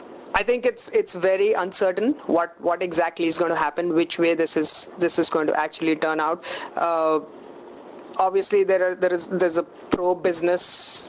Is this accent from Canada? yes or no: no; South Africa; now in United States; you get your green card in 20 years, I get it in 6 months, just because I'm from South Africa and you're from India.